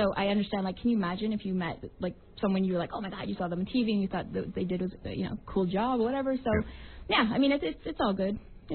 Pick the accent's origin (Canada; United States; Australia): Canada; Toronto, Ontario; retiring in my hometown, you know, of Toronto in front of my hometown crowd